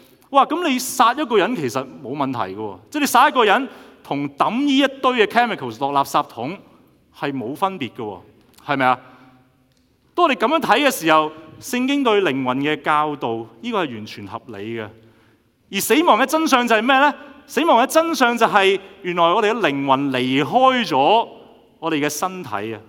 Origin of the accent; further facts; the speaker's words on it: Canada; 作為加拿大人，我哋去到夏威夷，我哋仍然係加拿大人